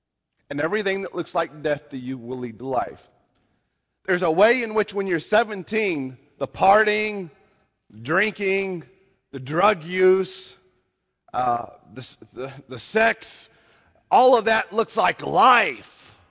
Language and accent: English; Mosheim, Tennessee, United States; I was born in Baileyton or Mosheim. I mean, that's the way we do it. We slow it down enough so that you can understand it. It's just part of where I was raised.